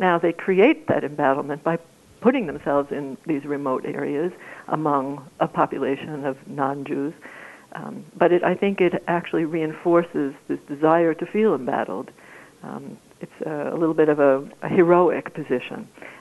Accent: United States; What I am interested in as an American, as a former lawyer, as a law-abiding individual who believes in democracy

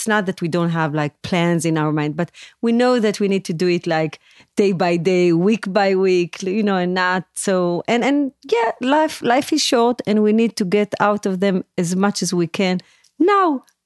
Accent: Beit She'an, Northern District, Israel; English is a second language; moved away as an adult; now in United States; I'm from Beit Shean, but I raised my kids in a kibbutz

